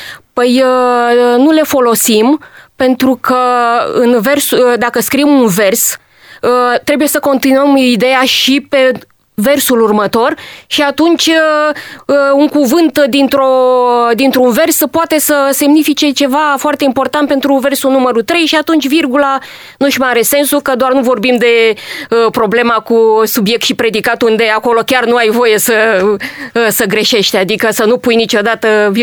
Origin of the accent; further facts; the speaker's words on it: Constanța, Constanța County, Romania; Sunt constanțeancă, sunt dobrogeancă, născută în Dobrogea, mai exact în anul 1977 la cutremur.